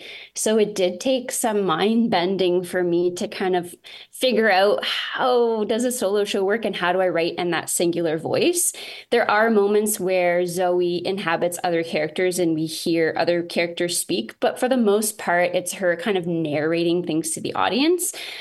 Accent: Kingston, Ontario, Canada; also born or lived in Toronto; I'm from Kingston originally, but I spent most of my like young, you know, university and about 10 years after that in Toronto. So I just moved back in the pandemic.

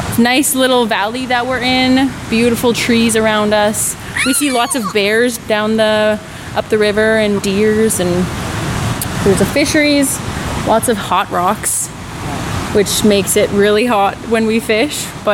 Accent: Witset, British Columbia, Canada; I'm 27 years old, born and raised in Whitsett, formerly known as Morristown.

